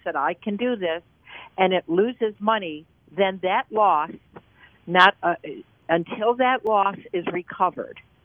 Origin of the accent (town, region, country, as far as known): Detroit, Michigan, United States; now in Western New York, United States